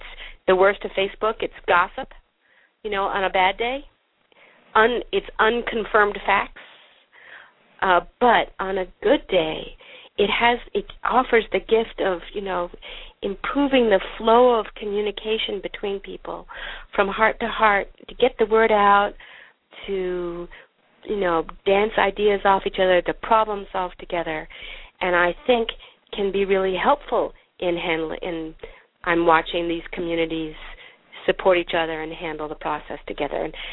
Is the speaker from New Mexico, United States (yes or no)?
yes; New Mexico, United States; I'm thinking of my home state of New Mexico right now, which has fires in every corner.